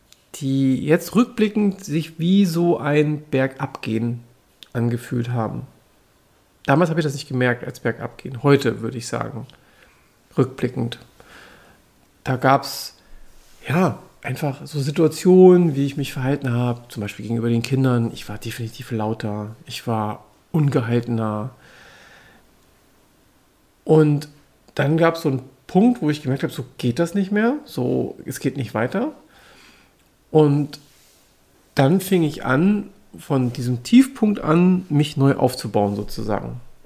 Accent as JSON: {"language": "German", "town": "Wolfsburg", "region": "Lower Saxony", "country": "Germany", "tie": "born or raised there", "said": "Ich bin aufgewachsen im Großraum Wolfsburg. Das heißt, ich kam an diesem ganzen Thema Auto nicht vorbei. Ich bin aufgewachsen als Einzelkind."}